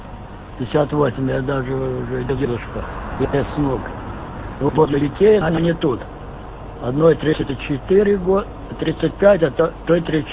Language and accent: Russian; Zhytomyr, Zhytomyr Oblast, Ukraine; сам я Житомир с Украины